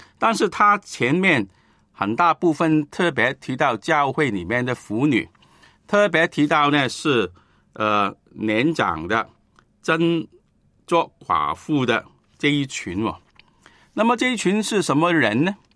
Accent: China; 这个也是我们中国人文化的传统

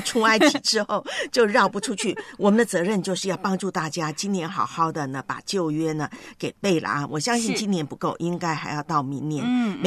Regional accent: Taiwan; 因为我忙着看我的老家台湾的新闻。

